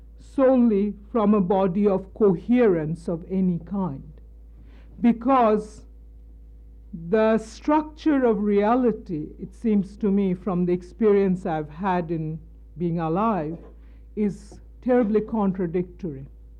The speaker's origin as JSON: {"language": "English", "country": "India", "said": "Now, I come from India, where in Indian villages, where total non-knowledge exists about Nazism"}